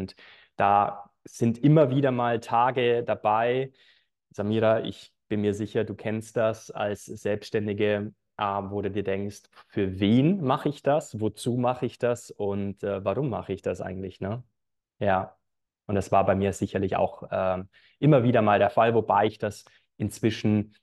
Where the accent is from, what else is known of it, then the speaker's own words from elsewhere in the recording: Bavaria, Germany; also born or lived in Munich; now in Vienna, Austria; Ich komme nicht aus Wien. Ich lebe seit einem Jahr in Wien. Ich komme aus Bayern tatsächlich. Also um es genau zu nennen, aus dem Allgäu. Und habe viele Jahre auch in München gelebt.